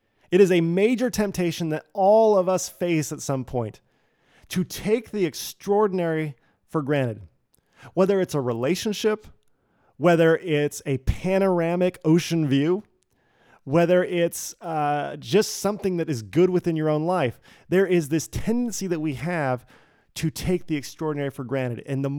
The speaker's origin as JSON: {"language": "English", "town": "Redlands", "region": "California", "country": "United States", "tie": "born or raised there", "said": "Because I grew up in Redlands, California, and I never heard anybody talk about how beautiful it was."}